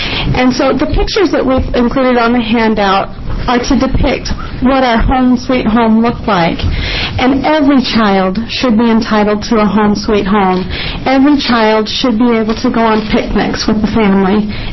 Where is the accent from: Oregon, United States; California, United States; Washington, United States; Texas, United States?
Oregon, United States; Corvallis; I am from Corvallis, Oregon.